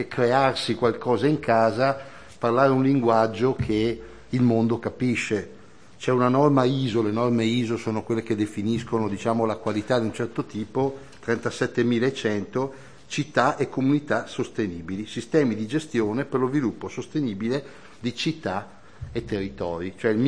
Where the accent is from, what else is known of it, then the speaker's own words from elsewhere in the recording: Trentino-Alto Adige, Italy; born there; Sapete che io sono nato in Trentino ma vivo un po' fuori.